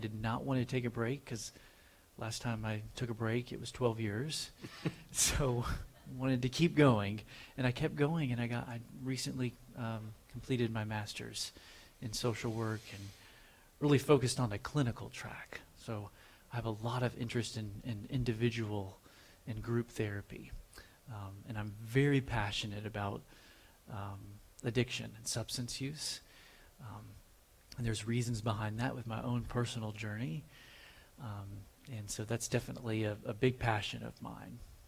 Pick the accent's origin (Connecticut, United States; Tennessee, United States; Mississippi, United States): Tennessee, United States; Nashville; Well, I was born here in Nashville, and I grew up in a pretty large family.